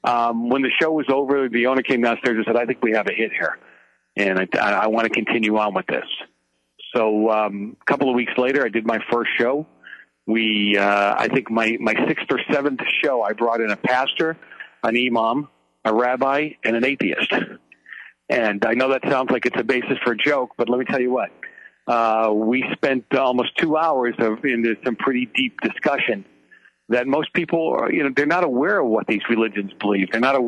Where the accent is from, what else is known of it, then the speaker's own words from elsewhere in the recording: East Coast, United States; I grew up on the East Coast, the late 60s, early 70s, and I grew up in an Italian community.